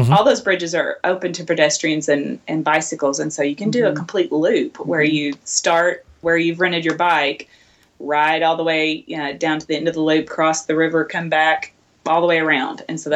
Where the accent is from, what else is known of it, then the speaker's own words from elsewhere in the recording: North Little Rock, Arkansas, United States; Allison and I, we do tend to tell people we're from Little Rock when we're outside, but we're really from North Little Rock